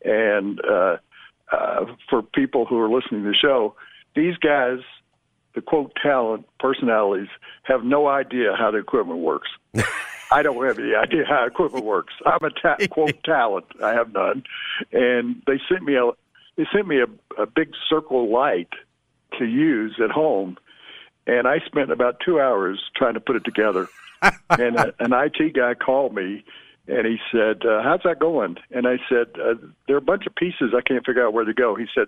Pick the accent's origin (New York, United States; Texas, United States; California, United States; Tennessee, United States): Tennessee, United States; Memphis; when I was growing up in Memphis watching the old Memphis Chickasaws and Chicks, Memphis Chicks, yep.